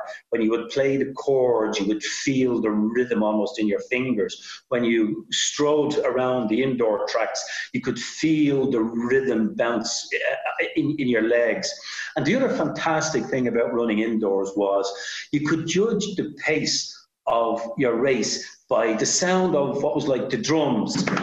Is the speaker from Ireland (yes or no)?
yes; Ireland; because of the likes of even Ronnie Delaney and myself being Irish